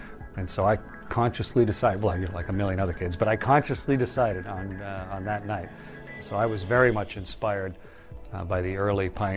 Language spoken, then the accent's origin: English; Canada; we'd come over the town I was born in Canada, and we were going to drive right down the highway, basically, that led from the town I was born in to where my parents lived, to where I grew up, and where I learned to fly.